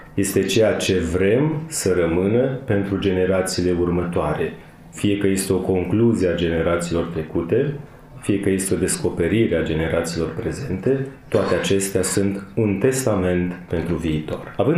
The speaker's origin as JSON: {"language": "Romanian", "region": "Bucovina", "country": "Romania", "said": "eu sunt bucovinean"}